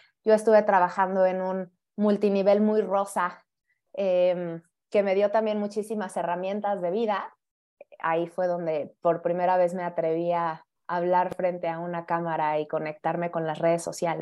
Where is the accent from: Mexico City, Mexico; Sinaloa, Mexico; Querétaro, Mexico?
Mexico City, Mexico; Yo también soy de la Ciudad de México.